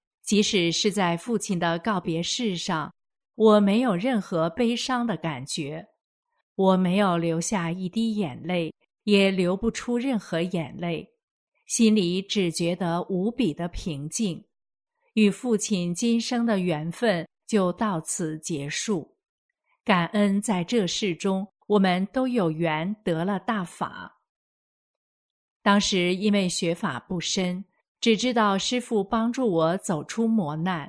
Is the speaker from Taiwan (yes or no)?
yes; Taiwan; moved away as an adult; now in New York, United States; 2011年夏天，我从台湾来到纽约媒体工作约2个月的时间，